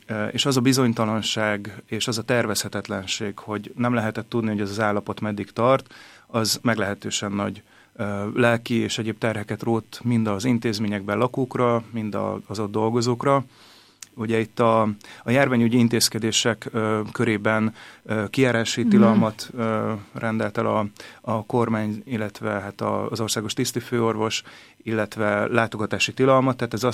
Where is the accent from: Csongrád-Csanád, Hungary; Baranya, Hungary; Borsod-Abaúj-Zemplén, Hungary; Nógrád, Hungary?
Borsod-Abaúj-Zemplén, Hungary; Ózd; az országnak egy olyan régiójában születtem, illetve nőttem fel Borsod megyében, Ózdon